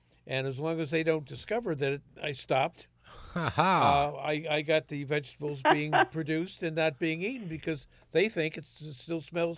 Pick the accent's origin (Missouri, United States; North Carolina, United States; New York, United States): New York, United States; Spencertown; Well, I come from Spencertown, so.